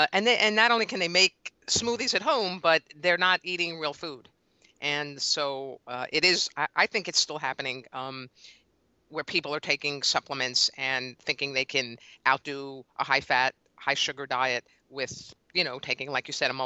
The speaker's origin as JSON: {"language": "English", "country": "United States", "said": "when you get outside of, I'm going to say the States, because that's my home country, people eat much more slowly."}